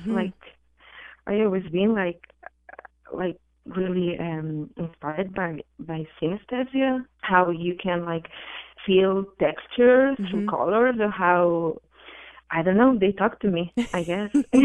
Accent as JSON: {"language": "English", "town": "Barcelona", "region": "Catalonia", "country": "Spain", "second_language": "English", "said": "I'm from Spain. I'm from Barcelona."}